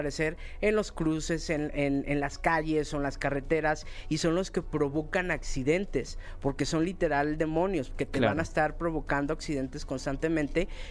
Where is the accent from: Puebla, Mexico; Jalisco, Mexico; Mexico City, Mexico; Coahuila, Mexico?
Jalisco, Mexico; Guadalajara; Soy de Guadalajara.